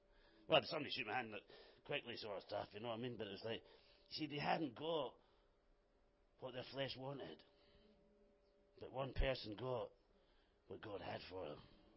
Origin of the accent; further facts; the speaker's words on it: Scotland, United Kingdom; accent: Scottish; Most of the people in the meeting couldn't understand me anyway because they couldn't understand my Scottish accent.